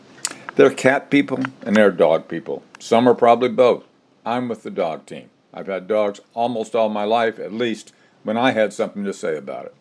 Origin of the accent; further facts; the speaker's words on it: Wyoming, United States; born there; also born or lived in New Orleans, Louisiana / Arkansas; I was born in Wyoming.